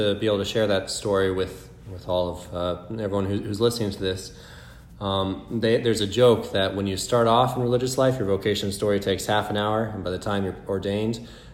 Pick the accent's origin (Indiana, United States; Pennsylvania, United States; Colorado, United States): Colorado, United States; So I grew up in Colorado in a little mountain town. Grew up in a Catholic family, going to church, saying decades of the rosary while in the car